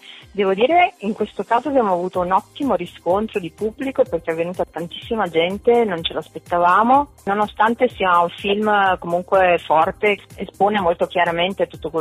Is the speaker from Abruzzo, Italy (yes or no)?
no; Genoa, Liguria, Italy; io sono una genovese, nata, cresciuta e vissuta sempre a Genova.